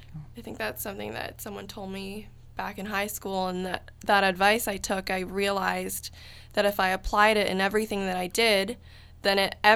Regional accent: Canada; I love being Canadian.

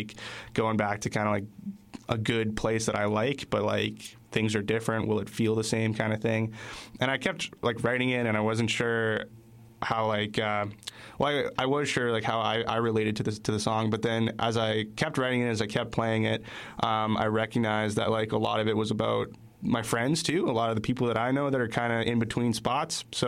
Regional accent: Hong Kong; now in Kingston, Canada; I was coming back from Hong Kong this summer, because that's where I'm from.

